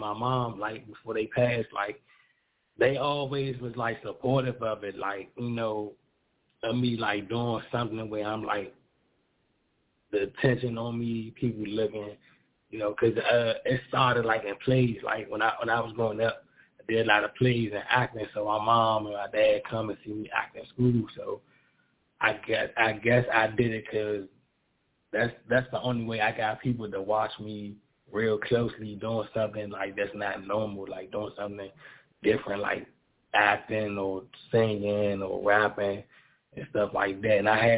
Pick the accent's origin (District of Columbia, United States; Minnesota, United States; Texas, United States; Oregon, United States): District of Columbia, United States; Washington; I'm from Washington, D.C.